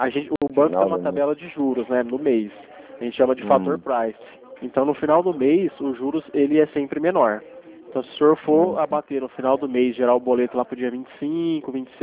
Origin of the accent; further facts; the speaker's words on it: Sertãozinho, São Paulo, Brazil; Eu moro em Sertãozinho, né? Sou do Sertãozinho.